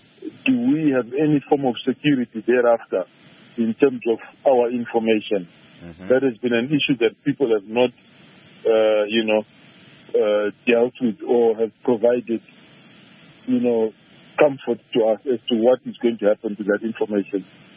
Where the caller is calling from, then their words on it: Harare, Zimbabwe; I'm calling from Harare.